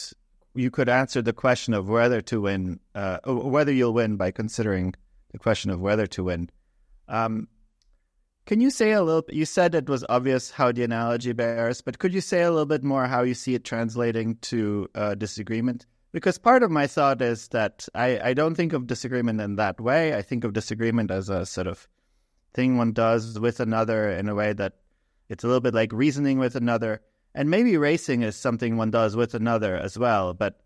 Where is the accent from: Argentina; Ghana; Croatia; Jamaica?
Croatia; English is a second language; also born or lived in United States; now in Edinburgh, United Kingdom; I teach philosophy at the University of Edinburgh, and I'm from Croatia, but I spent a lot of time in the States.